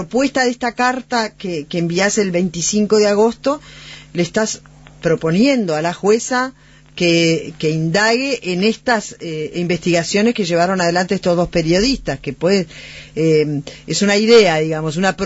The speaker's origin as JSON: {"language": "Spanish", "region": "Rio Grande do Sul", "country": "Brazil", "second_language": "Spanish", "said": "somos de la misma región, porque ser gaúcho y ser uruguayo tiene muy poca diferencia."}